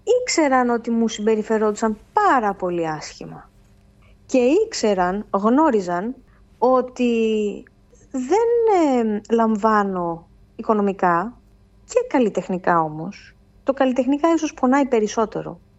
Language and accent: Greek; Western Greece, Greece; από τα μέρη μου, από το Αγγελόκαστρο Μεσολογγίου, έτωλα Καρνανίας